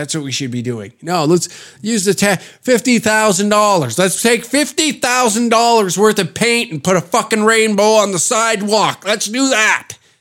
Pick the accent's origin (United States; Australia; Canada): Canada; We really lean into that sort of lumberjack, I'm from the Great White North idea, but things have changed since then